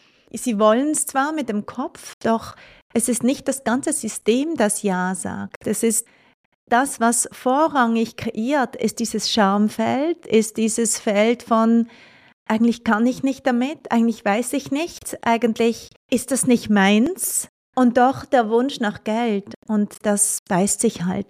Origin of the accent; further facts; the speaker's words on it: Basel, Basel-Stadt, Switzerland; Also in der Schweiz, gerade ich komme ja ursprünglich aus Basel